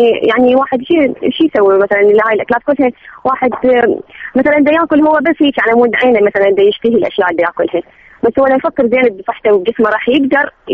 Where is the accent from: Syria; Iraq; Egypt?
Iraq; لأنه إحنا العراقيين تعلمنا على عادات خطأ من البداية